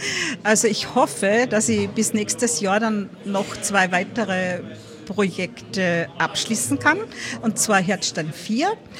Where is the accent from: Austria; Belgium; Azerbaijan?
Austria; Upper Austria; Ja, ich bin aus der Gegend, ich bin zwar Zugrast, wie man so im Innviertelchen sagt, aber ich bin aus der Gegend